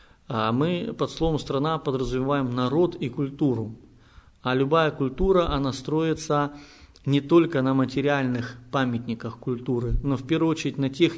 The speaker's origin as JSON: {"language": "Russian", "region": "Crimea", "country": "Ukraine", "tie": "born or raised there", "said": "я, как коренной крымчанин, могу сказать, что с детства бываю на Херсонесе"}